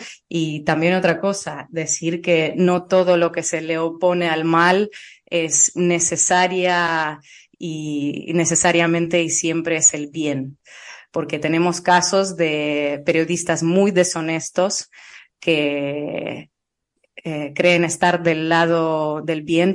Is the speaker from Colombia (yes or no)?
no; Russia; moved away as an adult; trabajado en un medio público de Rusia hasta febrero de 2022 y renuncié a mi trabajo y a la vida en mi país y a la posibilidad de encontrar trabajo en mi país